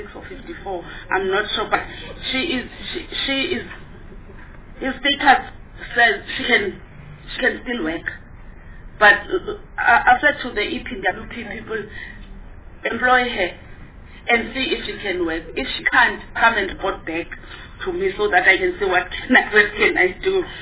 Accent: South Africa; It means the problems that we have here in South Africa as South African will also escalate.

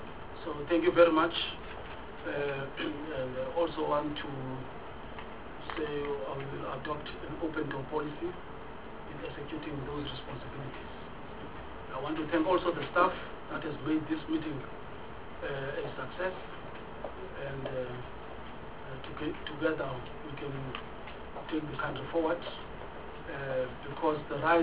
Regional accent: Eastern Cape, South Africa; I come from Eastern Cape. My home base.

